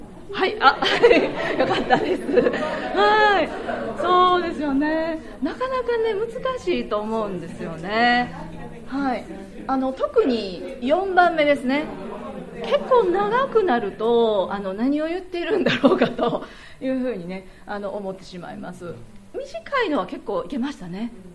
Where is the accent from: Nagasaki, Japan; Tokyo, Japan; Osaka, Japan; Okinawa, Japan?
Osaka, Japan; 私大阪人なのでですね、結構こういらちなもんで、すごく早く喋ってしまうんですが